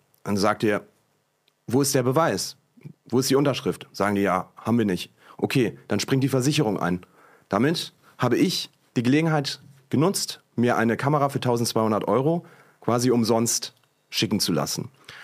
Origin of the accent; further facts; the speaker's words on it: Hamburg, Germany; ich komme aus Hamburg.